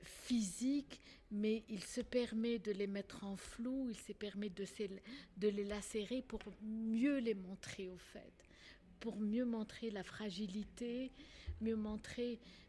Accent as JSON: {"language": "French", "town": "Tunis", "region": "Tunis Governorate", "country": "Tunisia", "said": "Je viens de Tunis, je suis arabe, musulmane"}